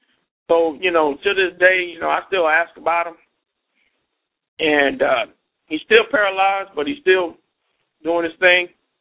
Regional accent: Durham, North Carolina, United States; I'm from Durham, and Rodney was a great friend of mine.

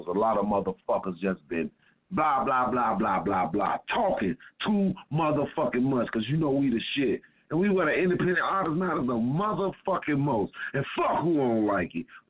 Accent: Chicago, Illinois, United States; I'm from Chi-Rock.

